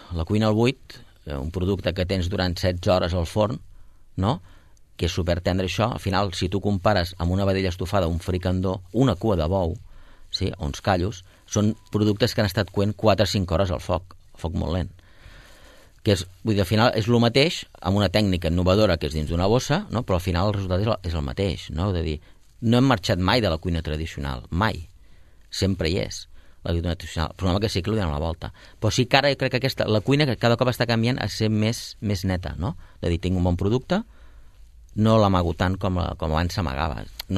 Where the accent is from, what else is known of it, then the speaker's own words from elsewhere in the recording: Catalonia, Spain; No sé què ens passa, però bueno, suposo que som els catalans.